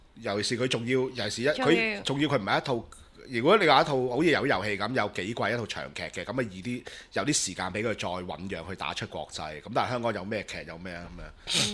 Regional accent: China; 我哋中國人要努力，係嘛？將來都有機會

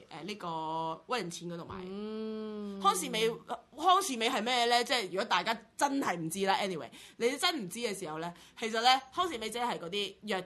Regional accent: Hong Kong; 但係咧，你作為一個香港人咧，你係會驚嘅

